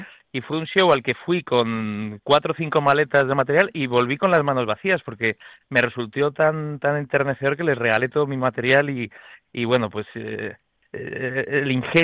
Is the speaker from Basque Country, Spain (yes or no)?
yes; Bilbao, Basque Country, Spain; also born or lived in Madrid; Yo, aunque haya nacido en Madrid, yo soy de Bilbao